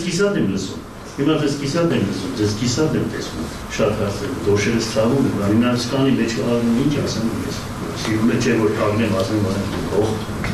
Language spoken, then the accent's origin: Armenian; Gyumri, Shirak, Armenia; ես որպես գյումրեցի հումորով էլ եմ խոսում այդ ամեն ինչը